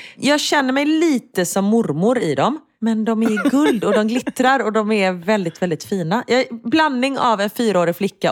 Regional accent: Gothenburg, Västra Götaland County, Sweden; Du, både du och jag är ju göteborgare.

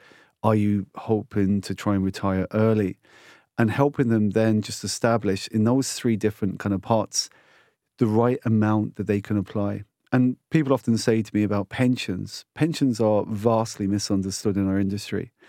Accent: London, United Kingdom; now in Cork, Ireland; So I grew up in London, Claire. I'm from Cyprus originally, hence the unusual surname. And I studied in finance, and I worked in investment banking. Then I met a woman, which is why I moved to Cork

